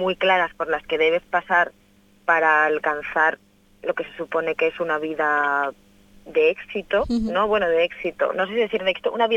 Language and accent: Spanish; Zaragoza, Aragon, Spain; now in Valencia, Spain; yo vivo en Valencia, pero soy de Zaragoza, y una vez al mes suelo ir a Zaragoza